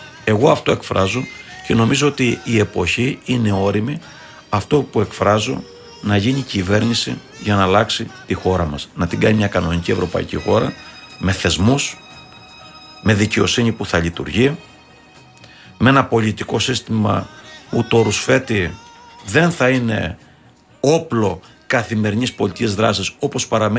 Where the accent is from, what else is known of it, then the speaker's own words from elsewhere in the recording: Crete, Greece; Και επειδή εγώ έχω καταγωγή από το Λασέθε, παίρνω 40.